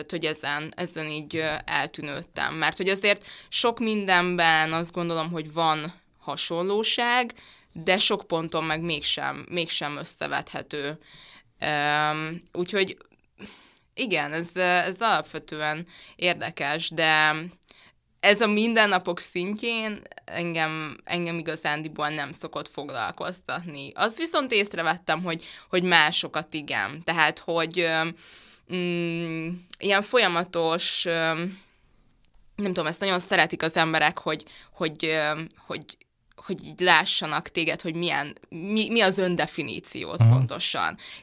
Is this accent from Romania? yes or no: no; Budapest, Hungary; Én budapesti vagyok, amúgy 9. kerületben lakom.